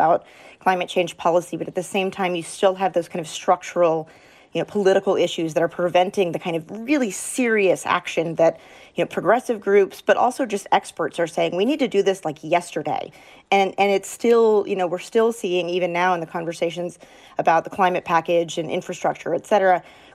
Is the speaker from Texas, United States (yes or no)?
yes; Texas, United States; You know, I'm from Texas.